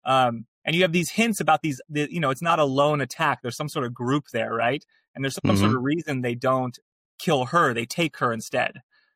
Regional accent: Bakersfield, California, United States; But, you know, I grew up in Bakersfield. Bakersfield, you know, we were partying a lot.

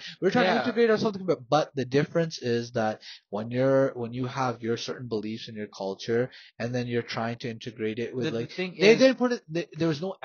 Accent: Pakistan; we're Pakistani and we're Muslim, so that's not our culture.

